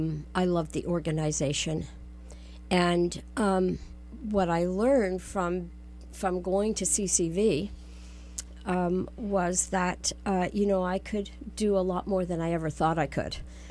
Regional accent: Glasgow, Scotland, United Kingdom; born there; It's from, well, I'm Scottish. I was born in Glasgow.

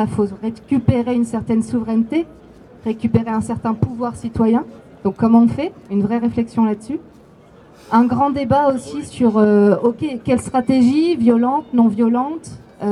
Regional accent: Provence-Alpes-Côte d'Azur, France; Je viens de la Côte d'Azur, hein, pour vous expliquer.

